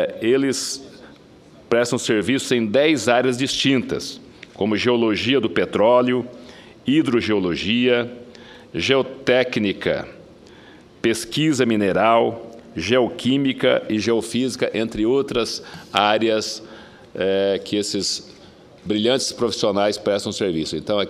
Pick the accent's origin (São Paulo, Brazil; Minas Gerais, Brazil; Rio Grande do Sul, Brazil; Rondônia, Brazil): Rondônia, Brazil; um grupo de brasileiros rondonienses, lá do meu estado